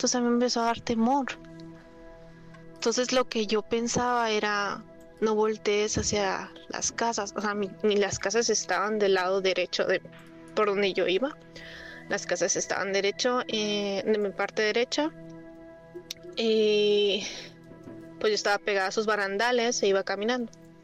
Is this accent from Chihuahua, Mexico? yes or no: yes; Chihuahua, Mexico; now in Wisconsin, United States; Soy nacida en Chihuahua, Chihuahua. Ahorita estoy viviendo actualmente en Wisconsin.